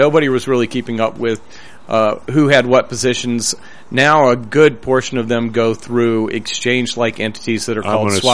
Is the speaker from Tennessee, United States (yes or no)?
yes; Tennessee, United States; when I grew up in Tennessee, and if you left a sealed soft drink in your car, sometimes you'd come out and the little cap would have popped off of it.